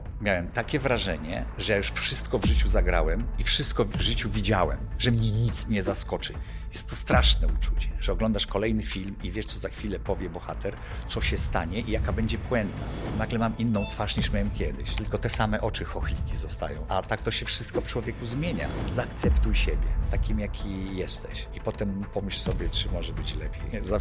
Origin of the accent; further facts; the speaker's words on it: Niewiadów, Łódź Voivodeship, Poland; Też powiedzieć, że jestem ze wsi. Nie mogę się zgodzić, jestem z osiedla.